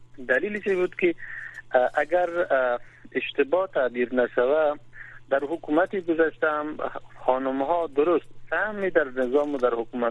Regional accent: Afghanistan; ما به عنوان یک افغانستانی یا به عنوان یک شهروند

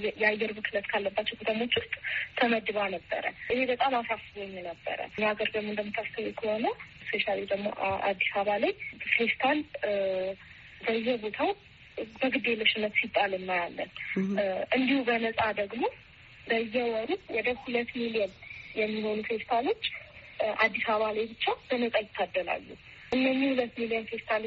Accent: Hawassa, Sidama, Ethiopia; እኔ ማለት ተወልጄ ያደኩት ሐዋሳ ነው። ከሶስት ወቶች ጋር ነው ያደኩት።

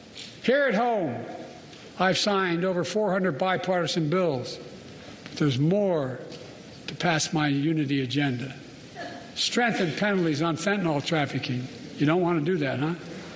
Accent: Scranton, Pennsylvania, United States; also born or lived in Claymont, Delaware; I grew up in Scranton, Pennsylvania, in Claymont, Delaware, among working-class

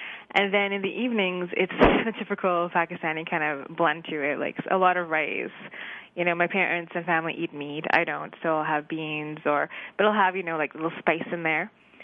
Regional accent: Canada; first language Urdu; I was raised in Urdu, and then it changed over slowly.

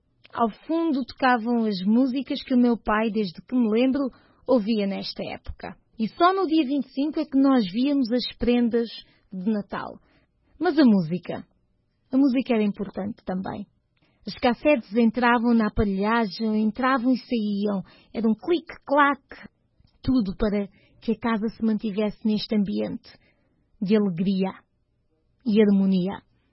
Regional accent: Huambo, Angola; moved away; Os meus natais em Angola foram sempre passados no Uambo, cidade onde cresci e cujo clima convidava sempre a meias de lã e casacos de malha.

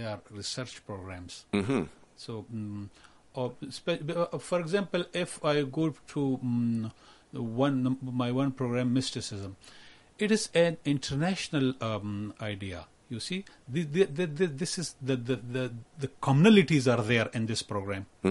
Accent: Khyber Pakhtunkhwa, Pakistan; moved away; I'm from Pakistan and from the province Khyber Pakhtunkhwa of Pakistan. I am Pashtun.

